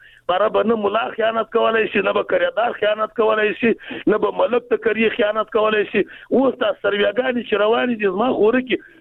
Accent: Jowzjan, Afghanistan; زه د بغلان نه یم جز جان نه یم

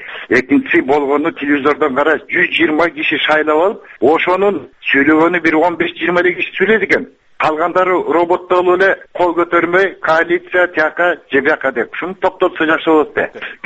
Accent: Naryn, Naryn Region, Kyrgyzstan; Нарындан болом.

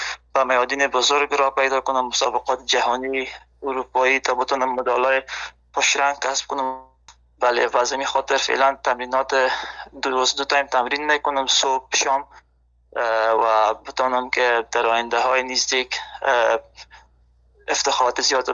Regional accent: Afghanistan; now in Germany; به خاطر می هدف خود از افغانستان آلمان آمدم،

